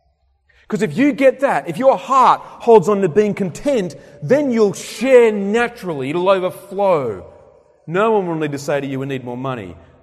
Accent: Zambia; born there; I was born in Zambia, so I was born in Africa, Southern Africa. My parents were missionaries there. I went back there in 2008

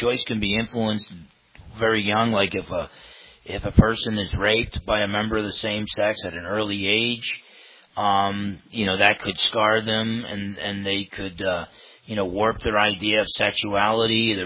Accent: New Jersey, United States; I used to box growing up in New Jersey.

